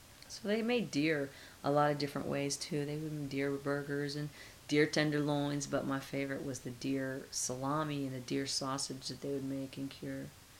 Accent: Stone Mountain, Georgia, United States; Even here in Atlanta, we had, growing up in Stone Mountain, we had milk delivery.

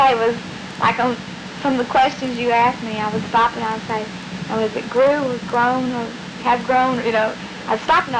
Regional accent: the South, United States; accent: Southern; My southern accent is here. I can't help that. But I'm used to being corrected about it.

